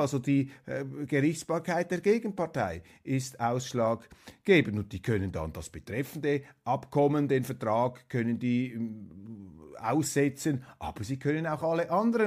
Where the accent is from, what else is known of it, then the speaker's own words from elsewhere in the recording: Switzerland; Als Schweizer müssen wir sowieso immer wieder realisieren, dass wir nur ein sehr begrenztes Verständnis dieser kriegerischen und politischen Zusammenhänge haben